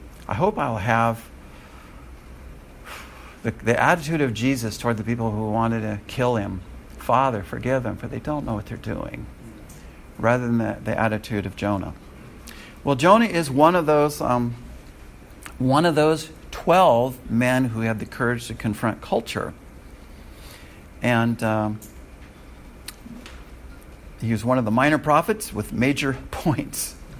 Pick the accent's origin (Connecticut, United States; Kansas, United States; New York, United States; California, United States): California, United States; I'm from California. Here he is, not only from the U.S., but he's also from my home state.